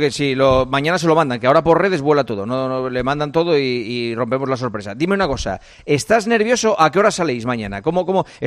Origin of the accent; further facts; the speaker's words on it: Spain; desearnos suerte mutuamente como españoles